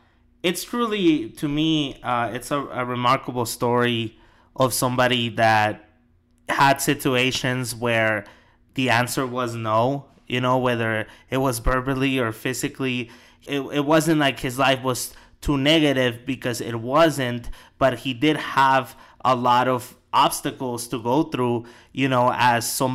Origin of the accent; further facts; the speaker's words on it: El Paso, Texas, United States; I'm from El Paso. I'm from a small town. We're not so small anymore, but we used to be. And we still have that small town mentality.